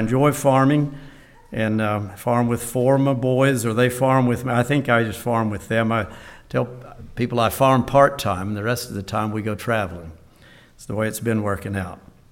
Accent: Georgia, United States; also born or lived in Virginia; I was born in Virginia and moved to Georgia when I was six.

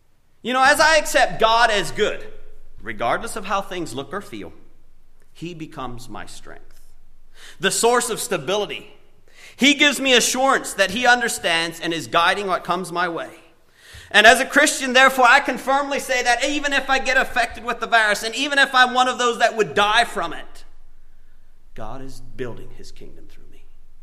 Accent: Paraguay; growing up in Paraguay where there were holdups and things as a young boy.

